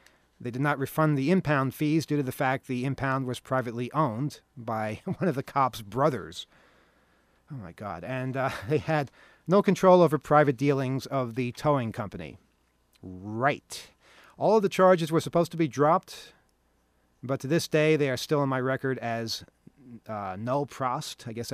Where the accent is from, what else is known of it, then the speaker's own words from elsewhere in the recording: Fort Smith, Arkansas, United States; In 1999, in my hometown of Fort Smith, Arkansas, there were a rash of vehicle and garage break-ins